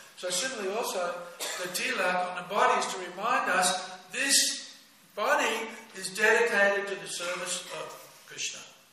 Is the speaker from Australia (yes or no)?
yes; Australia; I said, no, mate, he's a Kiwi and I'm an Aussie.